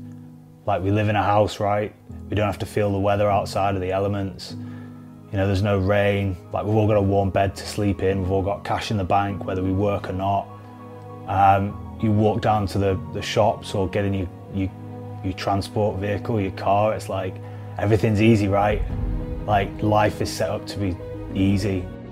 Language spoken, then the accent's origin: English; Preston, North West England, United Kingdom; I am ex-Special Forces, ex-SAS, and I come from Preston.